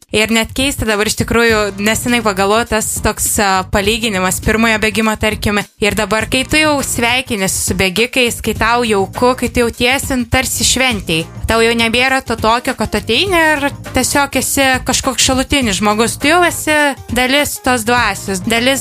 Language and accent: Lithuanian; Samogitia, Lithuania; aš labai myliu savo miestą, nors iš tikrųjų turiu prijautimą ir Kaunui, bet vis dėlto akcentuoju, kad esu žemaitė.